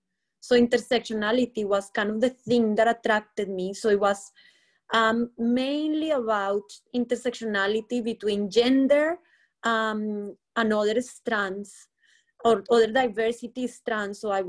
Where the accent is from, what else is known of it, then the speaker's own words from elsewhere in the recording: Colombia; English is a second language; now in United Kingdom; I'm a migrant from Colombia.